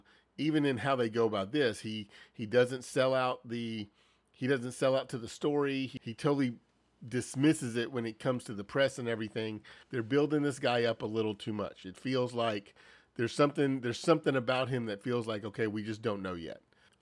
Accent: the South, United States; Well, yes, I'm from the South.

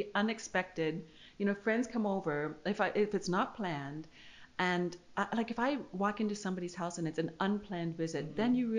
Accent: Canada; I'm from Canada originally.

